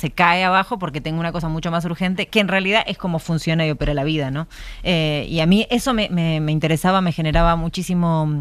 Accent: Argentina; moved away; Yo soy argentina y escribo cuento.

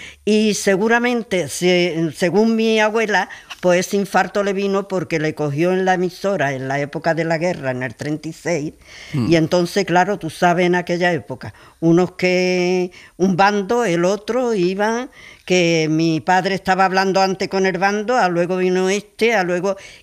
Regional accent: Nerva, Andalusia, Spain; born there; Yo nací en Nerva, provincia de Huelva, sí.

